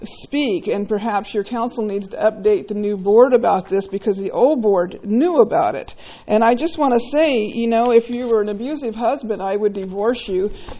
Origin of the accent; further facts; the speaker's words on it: Los Osos, California, United States; Is it because I'm from Los Osos and you've already degraded the people of Los Osos as complainers